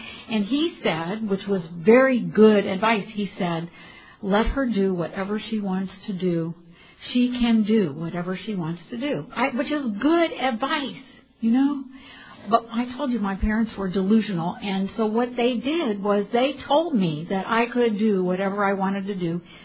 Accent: Columbus, Ohio, United States; I'm from Columbus, Ohio, and I have a brand new home group.

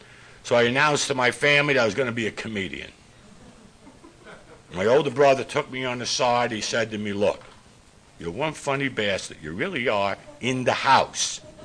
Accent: New York, United States; Born and raised in New York, I was the kind of kid, very extremely passive.

